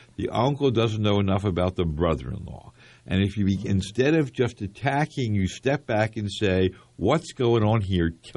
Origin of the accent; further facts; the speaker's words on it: Camden, New Jersey, United States; I was born in Cooper Hospital in North Camden. We were dirt poor. We lived in North Camden.